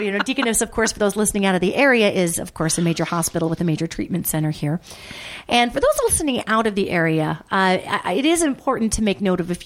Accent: United States; I'm an American. I love this country. I love being here.

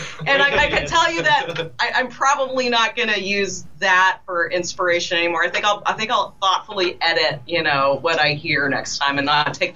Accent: Calgary, Alberta, Canada; And I said, oh, we're from Canada. Because you could say Calgary, and a lot of times people would be like, what state is that in?

